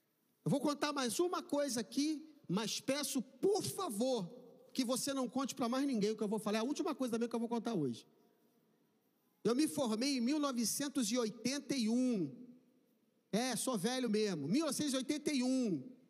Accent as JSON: {"language": "Portuguese", "region": "Rio de Janeiro", "country": "Brazil", "said": "Eu falei, sou do Rio, mas eu quero ficar o mais longe possível da minha família."}